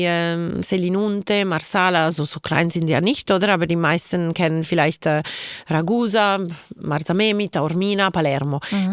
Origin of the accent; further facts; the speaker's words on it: Switzerland; born there; Ich bin einfach in der Schweiz geboren, ich bin gewöhnt, wir sind verwöhnt.